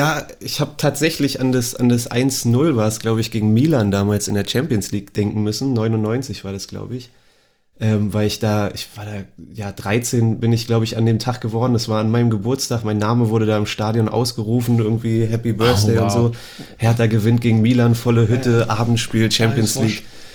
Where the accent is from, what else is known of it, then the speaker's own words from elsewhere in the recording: Berlin, Germany; Ich bin auch gebürtiger Berliner natürlich, aus Zehlendorf ursprünglich, hab in Berlin irgendwie auch gefühlt überall schon gelebt, in Friedrichshain, Charlottenburg, mittlerweile wohne ich in Neukölln.